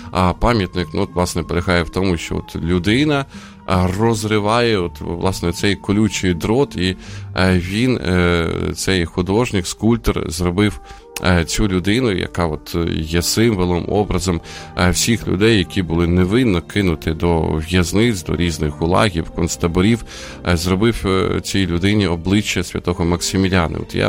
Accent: Sumy, Sumy Oblast, Ukraine; в моєму рідному місті теж, от, є пам'ятник всім політв'язням, який був збудований, от, в Сумах на початку 90-х років.

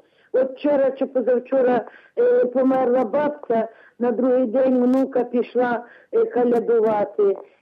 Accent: Ternopil Oblast, Ukraine; Я з Тернопільщини, Кременеччина

